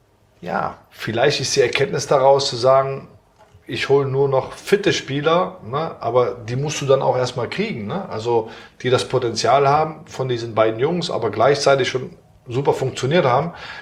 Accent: Aachen, North Rhine-Westphalia, Germany; Gut. Ist ja meine Heimatstadt

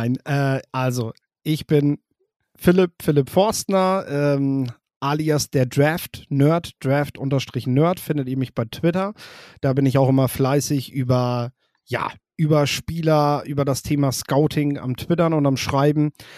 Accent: Lower Saxony, Germany; born there; now in Oldenburg, Germany; Ich komme ja gebürtig aus dem Emsland, lebe jetzt in Oldenburg

